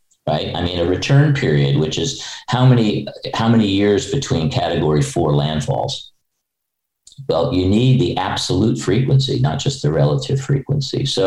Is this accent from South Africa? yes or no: no; New York City, New York, United States; I can say that as a New Yorker, it was difficult to see across the Hudson River to New Jersey back in those days.